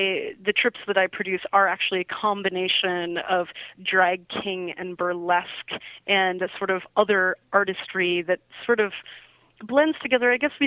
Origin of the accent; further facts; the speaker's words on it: Chicago, Illinois, United States; also born or lived in California; Well, Chicago is actually my hometown. I did return to Chicago in 2001.